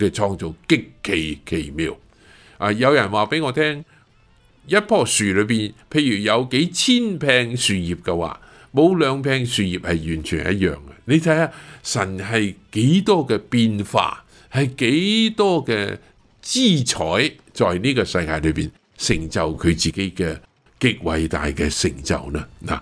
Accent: Guangdong, China; 我哋广东人所谓黐线啊，

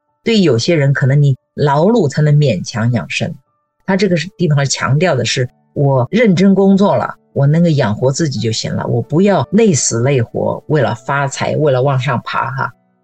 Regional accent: China; 我从小在中国的环境中

